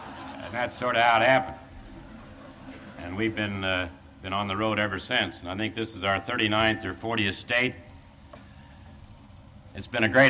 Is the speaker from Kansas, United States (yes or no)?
yes; Kansas, United States; born there; he said that I was born in Western Kansas, represented Western Kansas